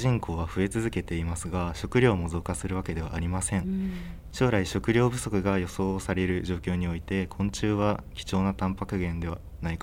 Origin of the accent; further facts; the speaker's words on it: Hamamatsu, Shizuoka, Japan; now in Yamanashi, Japan; そうですね、静岡といっても西側の浜松出身ですので、毎日大きな富士山が見れるというのはとても気持ちがいいです。